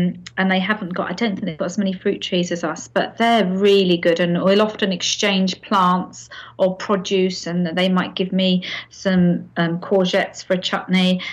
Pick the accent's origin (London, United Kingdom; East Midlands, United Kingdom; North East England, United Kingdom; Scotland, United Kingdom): London, United Kingdom; I was born and brought up in East London, and I went to school there.